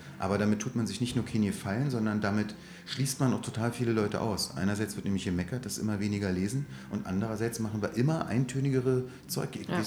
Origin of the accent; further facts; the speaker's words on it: East Germany, Germany; mit der ich ja als Ossi ja nun nicht explizit, aber die ich sozusagen heute noch behalten habe